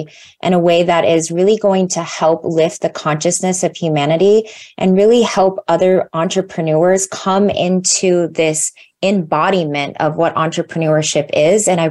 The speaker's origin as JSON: {"language": "English", "country": "Singapore", "tie": "born there", "said": "I was born in Singapore. My mother is Indonesian Malaysian, and my father is a mixed Caucasian. And I was actually raised Muslim."}